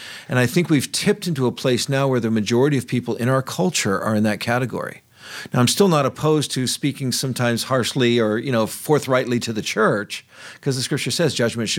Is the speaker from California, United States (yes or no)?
yes; San Francisco, California, United States; And I said, well, this is my home. I was raised here in San Francisco.